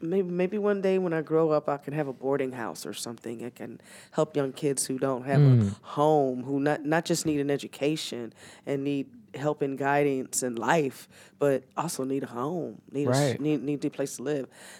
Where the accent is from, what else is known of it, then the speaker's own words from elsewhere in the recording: Augusta, Georgia, United States; Yes, we grew up in Augusta when my mother